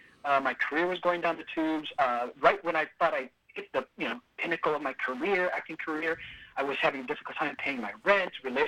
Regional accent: Valparaiso, Indiana, United States; moved away as an adult; now in Los Angeles, United States; I'm originally from Valparaiso, Indiana, actually. I was born and raised in Indiana. And Filipino-American family.

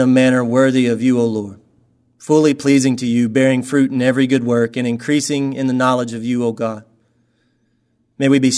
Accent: the South, United States; the one of growing up in the South

